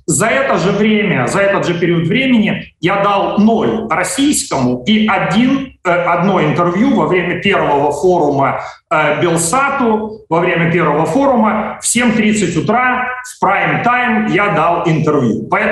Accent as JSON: {"language": "Russian", "country": "Belarus", "said": "я не украинец, я белорус"}